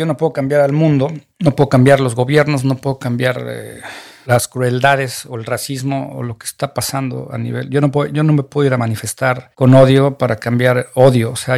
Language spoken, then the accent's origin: Spanish; Mexico; podríamos ser más empáticos con nosotros como mexicanos que estamos confundidos